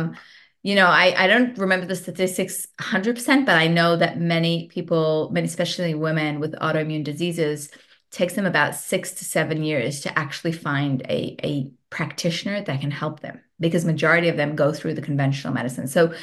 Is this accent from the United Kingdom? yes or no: no; South Africa; When I grew up in South Africa